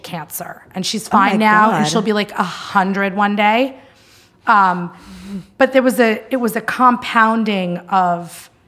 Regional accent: New Jersey, United States; I grew up in Jersey. I still live in New Jersey, in Hoboken, New Jersey.

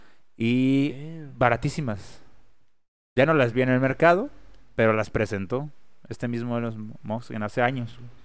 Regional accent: Mexico; Bueno, claro que lo sabíamos todos, ¿no? Somos mexicanos, pero...

